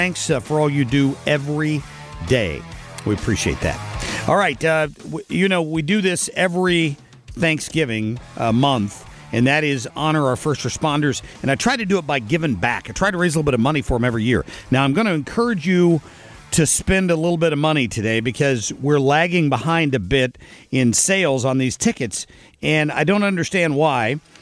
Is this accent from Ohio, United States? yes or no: yes; Ohio, United States; Obviously, I grew up in Ohio, and I'm a Kentucky fan, so I've never been an Indiana basketball fan.